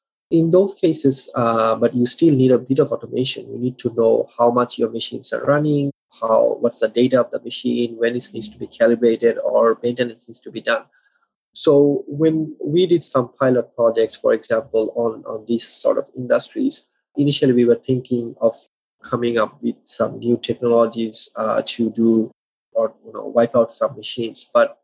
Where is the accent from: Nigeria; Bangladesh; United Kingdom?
Bangladesh; like I'm originally from Bangladesh, and I've been always keen to contribute to my community, especially my alumni.